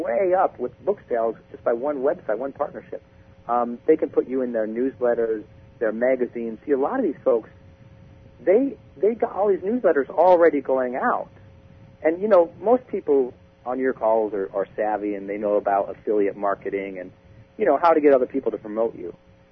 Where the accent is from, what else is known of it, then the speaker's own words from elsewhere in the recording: Montana, United States; First time I learned that word, you know, I'm from Montana, you know, perpetuity.